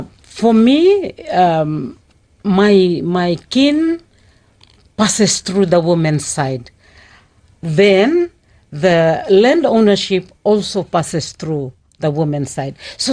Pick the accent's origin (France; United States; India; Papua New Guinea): Papua New Guinea; Bougainville; Everybody when I was growing up in Bougainville, I think everybody valued peace very much.